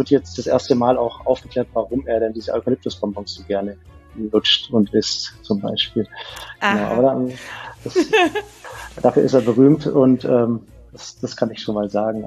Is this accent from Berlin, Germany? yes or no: no; Böblingen, Baden-Württemberg, Germany; also born or lived in Sindelfingen; now in Stuttgart, Germany; Ich bin quasi Stuttgarter, also ich bin in Sindelfingen geboren und bin dann in Böblingen-Sindelfingen aufgewachsen, dort zur Schule gegangen und dann habe ich ein paar Jahre in Feilen gelebt und bin dann so in den Kessel reingezogen